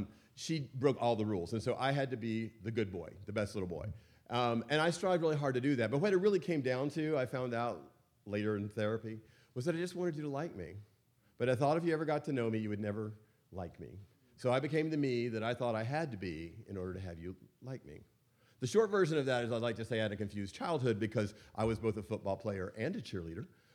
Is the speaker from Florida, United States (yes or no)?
yes; Florida, United States; So, I am from Florida originally, and in that space, I was born into a Methodist minister father and a school teacher mother.